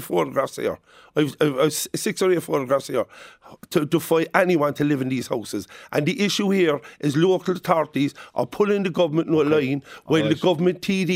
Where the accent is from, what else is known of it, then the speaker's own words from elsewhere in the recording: Cork, Munster, Ireland; I come from Gronabrohar. It was built 90 years ago by the old Cork County Council, right? Cork Corporation, sorry.